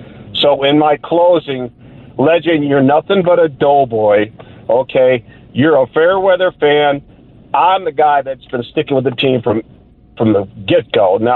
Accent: Huntsville, Alabama, United States; I'm from Huntsville, Alabama.

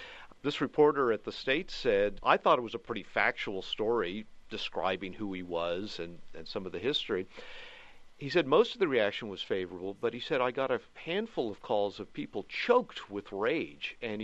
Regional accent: Massachusetts, United States; born there; Well, I live in Virginia. I was born in Massachusetts, so what does that make me? I guess a carpetbagger, right?

